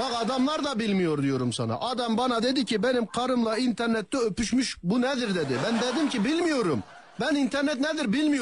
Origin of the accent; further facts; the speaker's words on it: Gaziantep, Turkey; Madem Anteplisin, biz de Antepliyiz.